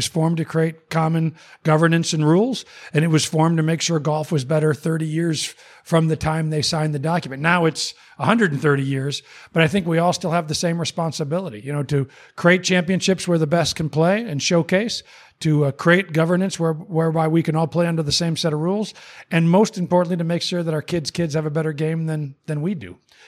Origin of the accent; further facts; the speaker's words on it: Naperville, Illinois, United States; as a Chicagoan, as a Naperville guy, to see Chicago Golf Club, it hit me.